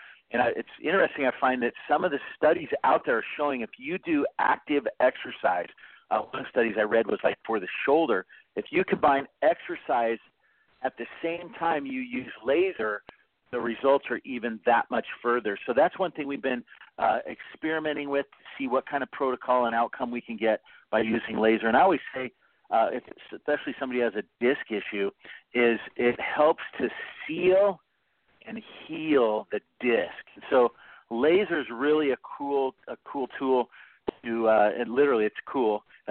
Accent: Vancouver, Washington, United States; also born or lived in Portland; Well, you know, I grew up in Portland. I was actually born in Portland, and when I was about six, I moved to Vancouver, and that's pretty much where I wanted to hang my hat.

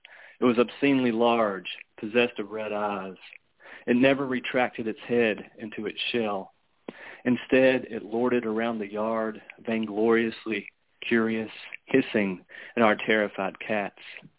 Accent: North Carolina, United States; Like I said, I'm from Western North Carolina. I grew up in the foothills of the mountains.

